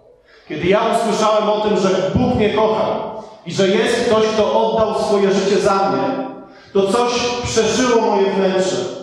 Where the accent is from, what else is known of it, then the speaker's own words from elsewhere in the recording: Olsztyn, Warmian-Masurian Voivodeship, Poland; moja mama zamieszkała w Olsztynie, ja pochodzę z Olsztyna